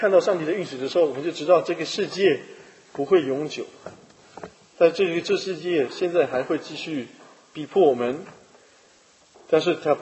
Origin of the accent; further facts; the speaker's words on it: Chaozhou, Guangdong, China; 有一些人包括我们小时候，我们是南方人嘛，潮州人很喜欢玩这种彩票